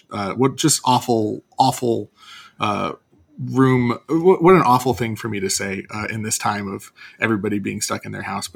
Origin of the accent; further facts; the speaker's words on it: Hermosa Beach, California, United States; Oh, land of my hometown to watch that bioluminescence.